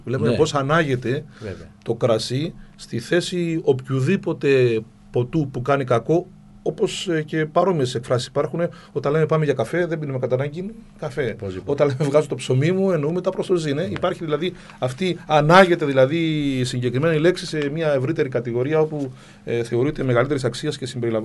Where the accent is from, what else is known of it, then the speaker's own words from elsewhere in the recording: Crete, Greece; Και εδώ στην Κρήτη νομίζω έχουμε στην κοινότητα κάτω Αρχανών τα Αμπελά. Επίσης στο χωριό μου, το καινούριο χωριό μου που χτίστηκε πριν από μερικές δεκαετίες λόγω σεισμού